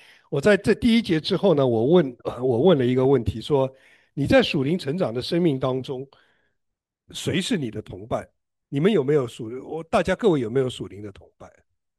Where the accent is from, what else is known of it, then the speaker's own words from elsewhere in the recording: China; 尤其是我们中国人，我们的个性比较被教导的比较被动哈